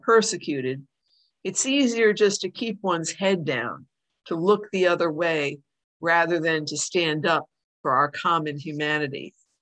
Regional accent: Illinois, United States; A few years ago, I visited a nature preserve in my home state of Illinois

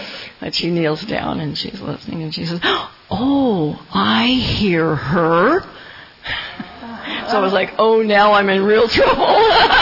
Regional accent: Berkeley, California, United States; Thank you for taking me back to my childhood when I was raised Quaker in Berkeley.

